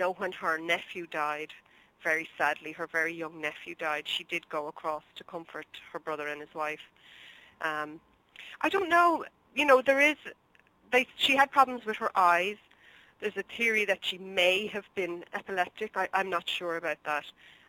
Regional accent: Leinster, Ireland; So I'm from County Dublin, and so I made her be from my home place.

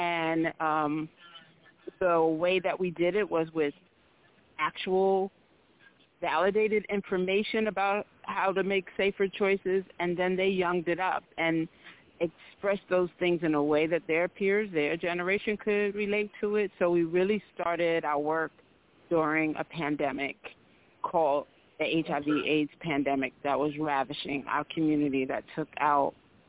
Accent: New York, United States; So I was a little girl growing up in Harlem, New York, during the, you know, early part of my life was the heroin epidemic and then the crack epidemic

